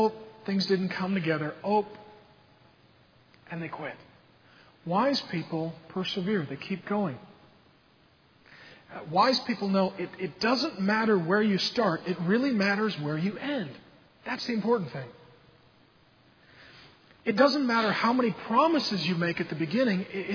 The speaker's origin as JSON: {"language": "English", "country": "Ireland", "said": "I'm Irish. We have two emotions."}